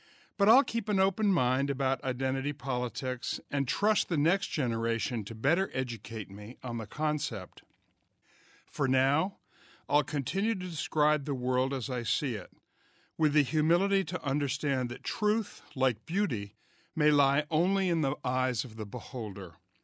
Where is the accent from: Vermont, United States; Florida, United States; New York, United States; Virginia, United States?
Vermont, United States; Like the few obese kids I knew growing up in Vermont or later at prep school, the only imposed identity I've ever known in my 73 years has been as a fat person.